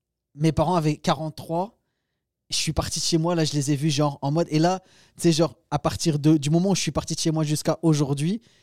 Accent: Hauts-de-France, France; moved away as an adult; now in Paris, France; Je viens du nord, moi, de la France. J'étais, okay, à la frontière avec la Belgique.

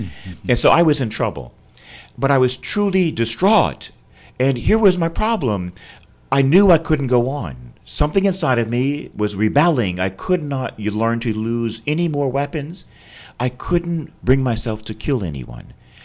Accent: Florida, United States; And I love boats. I'm from Florida. I love the water. I love sea. I love the boats.

